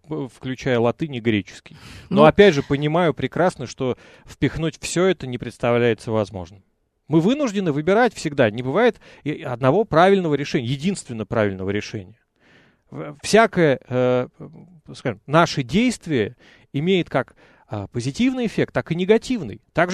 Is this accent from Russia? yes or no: yes; Kaluga, Kaluga Oblast, Russia; А я вырос в колыбели космонавтики Калуги.